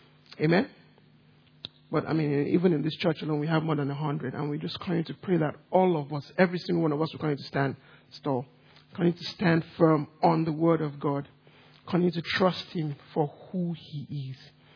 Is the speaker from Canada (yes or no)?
no; Nigeria; Where I grew up back home in Nigeria, we were known to have missionaries come.